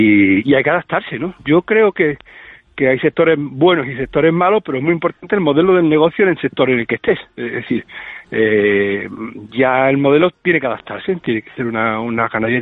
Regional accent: Spain; Y yo soy español

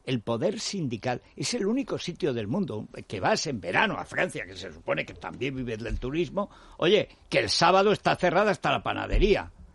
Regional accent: Calahorra, La Rioja, Spain; yo soy del lado de Calahorra

